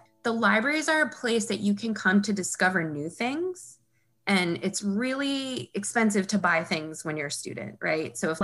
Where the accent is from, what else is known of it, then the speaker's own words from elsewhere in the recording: New York City, New York, United States; now in Minnesota, United States; I'm not from Minnesota, I'm actually from New York City. So like, I'm new to the area